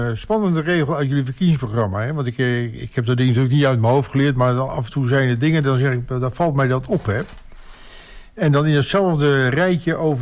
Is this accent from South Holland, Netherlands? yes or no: yes; Rotterdam, South Holland, Netherlands; now in Texel, Netherlands; Ik kom uit Den Helder, ik kom vanuit Texel. Tenminste, ja. Daar woon ik. Ik ben Rotterdammer.